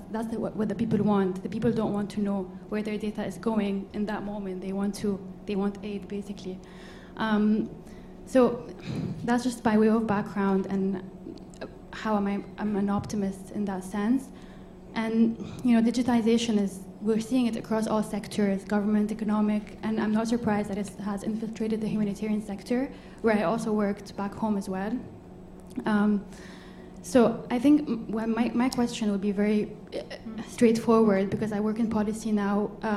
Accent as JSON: {"language": "English", "town": "Beirut", "region": "Beirut Governorate", "country": "Lebanon", "said": "I'm from Beirut in Lebanon"}